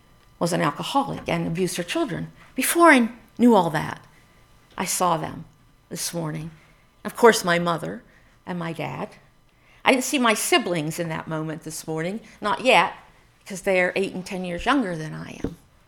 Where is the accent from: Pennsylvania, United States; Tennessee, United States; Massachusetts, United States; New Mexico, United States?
Pennsylvania, United States; even though I grew up in Pennsylvania, where it's not as cold usually as here.